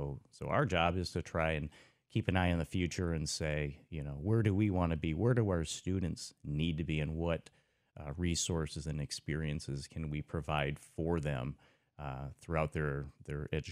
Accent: Iowa, United States; also born or lived in Arizona / Michigan / Illinois; Well, born and raised in Iowa, as you said, and I've had the opportunity to work in Arizona and Michigan.

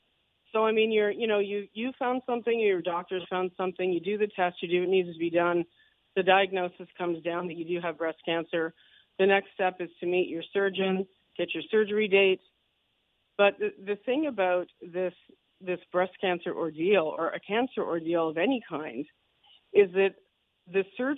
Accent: Canada

